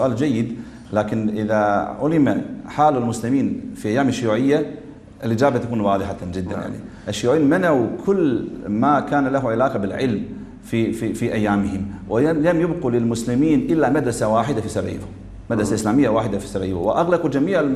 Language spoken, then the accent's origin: Arabic; Bosnia & Herzegovina; أنا شاب بوسني، جدي كان يحثني على ديني، أمي وأبي لا علاقة لهم بالدين